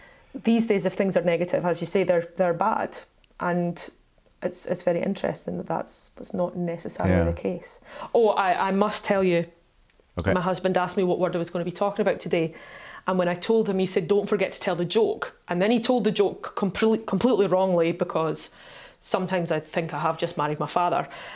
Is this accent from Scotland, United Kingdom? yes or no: yes; Scotland, United Kingdom; like, I'm Scottish, that just, it doesn't wash with me.